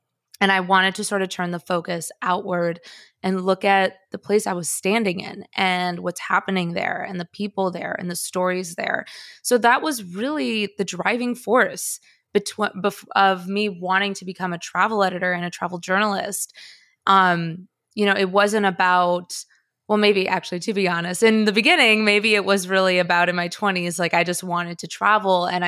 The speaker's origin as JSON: {"language": "English", "town": "Chicago", "region": "Illinois", "country": "United States", "tie": "born or raised there", "also_born_or_lived": "Bogota, Colombia", "said": "And yet, I grew up in Chicago and I don't have an accent and I had all my formative years in the United States and visually I'm very white passing as a Latina."}